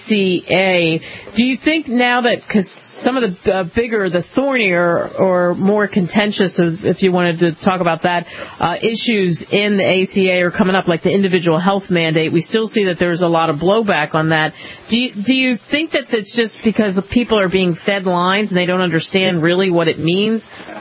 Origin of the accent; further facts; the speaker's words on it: New Jersey, United States; It's funny, it's growing up in New Jersey, watching the big shift and seeing Chris Christie come in as governor